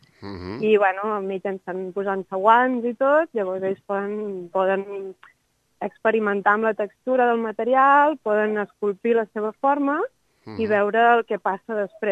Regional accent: Palafrugell, Catalonia, Spain; accent: Empordanese-Mallorcan; moved away as an adult; now in Mallorca, Spain; Jo originalment de Palafrugell, a l'Empordà, sí. A la Costa Brava, uh-huh. i ara mateix estic fent experiència a Mallorca des de fa un any, del juny passat.

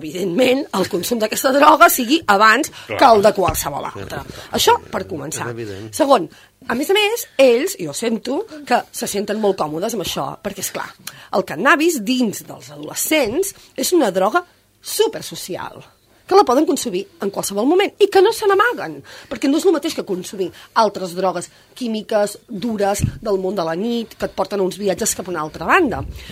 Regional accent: Pyrenees, Spain; Jo vinc d'una terra on jo m'he criat, jo vinc del Pirineu, no? I jo allí m'he criat

